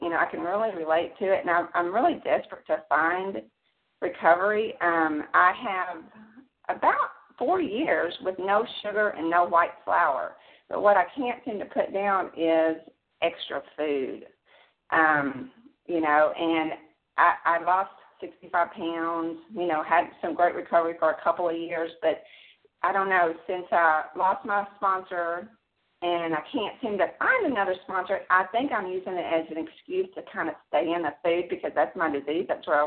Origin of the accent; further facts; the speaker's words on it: Texas, United States; I'm from Texas, and I'm very nervous to do this.